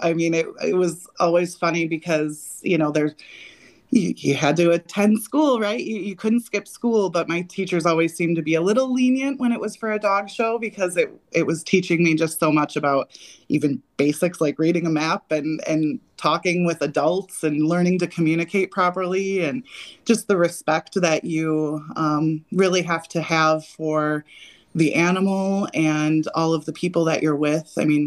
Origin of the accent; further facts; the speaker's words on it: Park Falls, Wisconsin, United States; Yeah, born and raised in Park Falls. My dad is from the Phillips area and been in Park Falls my whole life, other than when I left for college and some career time down in Milwaukee.